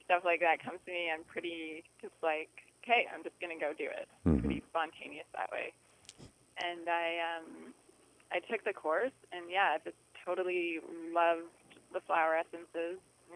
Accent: Canada; a lot of people ask me why I use Australian flower essences when I'm Canadian.

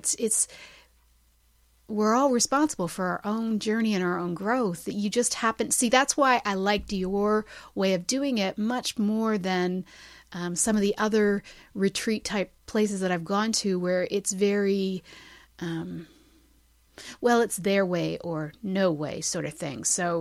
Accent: Canada; Me, I'm Canadian.

